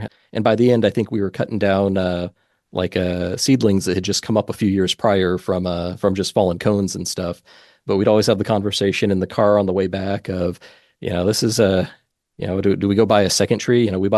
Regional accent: Eugene, Oregon, United States; I grew up just outside of Eugene, Oregon in a little farm town.

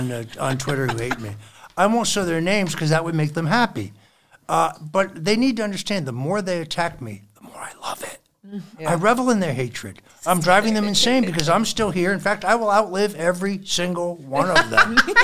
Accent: United States; I'm a Christian first. I'm an American second.

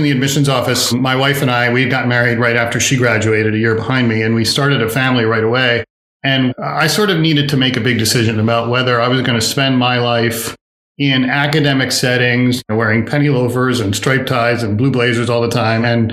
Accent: New Jersey, United States; Every single summer in college, I lived at home. I grew up near Princeton, and I worked as a tour guide in the tour office at Princeton

